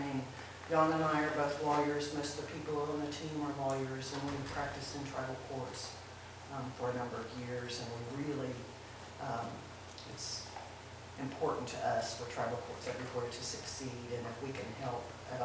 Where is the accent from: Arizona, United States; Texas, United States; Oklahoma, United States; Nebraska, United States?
Oklahoma, United States; Tahlequah; I'm Cherokee. I'm from Tahlequah.